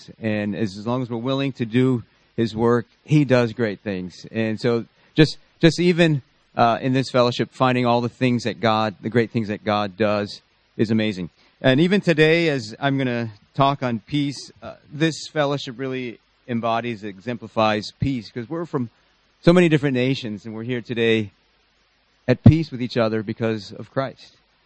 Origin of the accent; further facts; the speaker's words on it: Chicago, Illinois, United States; moved away as an adult; now in Guangzhou, China; I'm from Chicago.